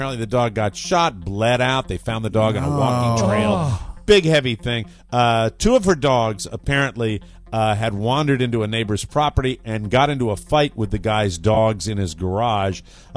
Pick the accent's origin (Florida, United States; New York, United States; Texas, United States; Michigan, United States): Florida, United States; And he lives in Florida, my home state.